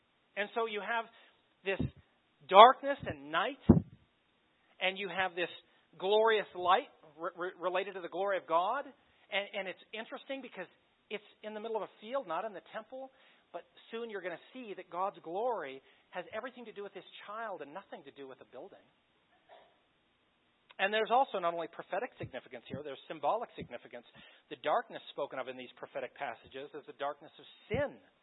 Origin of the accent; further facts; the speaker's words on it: Beulah, Colorado, United States; But I grew up in Beulah, not far between Beulah and Wetmore, not even in the city of Beulah.